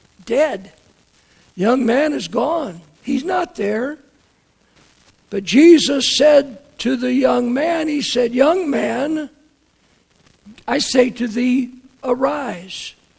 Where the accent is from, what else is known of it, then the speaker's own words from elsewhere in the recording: Kentucky, United States; When I was growing up in Kentucky, they set up overnight with people who had passed and brought them to the house